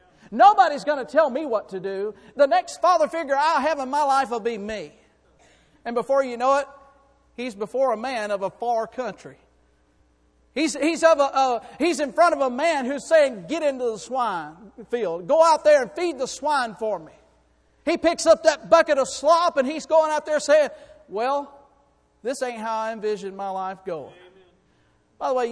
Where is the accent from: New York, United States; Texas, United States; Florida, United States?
Florida, United States; McDavid; also born or lived in Enterprise, Alabama; I'm originally from Florida. I am from a little town called Mac David, Florida. I was born in Alabama, in Enterprise, Alabama, Boll Weevil country.